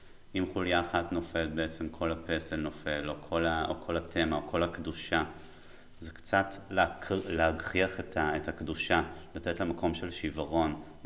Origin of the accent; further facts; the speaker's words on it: Tel Aviv, Tel Aviv District, Israel; אני יליד 1993, מתל אביב.